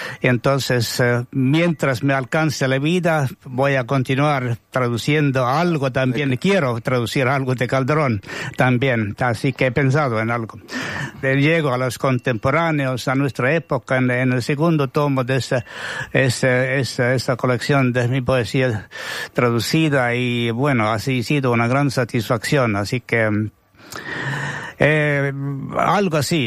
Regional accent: Estonia; first language Estonian; Spanish is a second language; now in Spain; y en mi lengua natal, en mi caso, es estonio. Entonces he creado mi poesía en Estonia

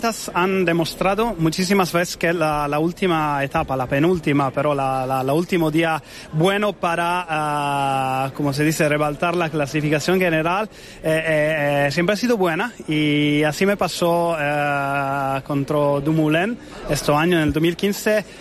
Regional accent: Italy; Spanish is a second language; en mi país. Yo soy italiano

